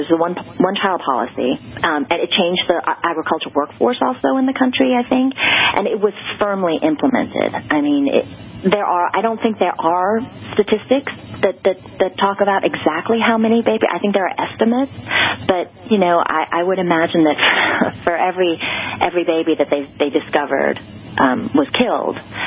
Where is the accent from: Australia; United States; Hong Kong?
Hong Kong; but I grew up in Hong Kong.